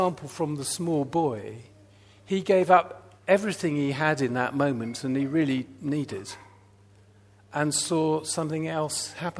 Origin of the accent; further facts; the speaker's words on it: Sheffield, Yorkshire and the Humber, United Kingdom; now in Hertfordshire, United Kingdom; but it did give me some identity as a Yorkshire lad in Hertfordshire, you know, to say, I'm from Sheffield, you know.